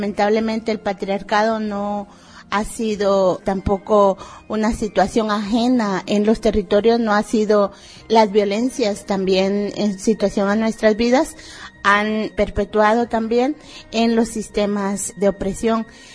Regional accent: Quiché, Guatemala; Vengo de Quiché, es un territorio que está en occidente de Guatemala.

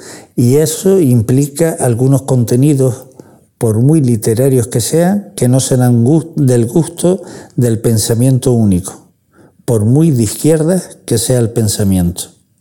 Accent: Canary Islands, Spain; accent: Canarian; está escrito, cómo no, en canario. De ahí su título. Y lo de maldita es un guiño precisamente a nuestro dialecto.

